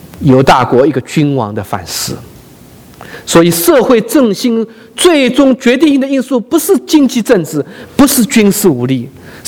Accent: China; 我们中国人叫有一个戊戌变法

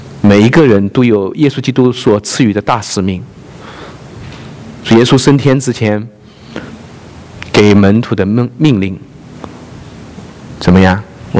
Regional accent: China; 我看到我们中国人其实历史当中实际上很苦，很苦难的，很危险

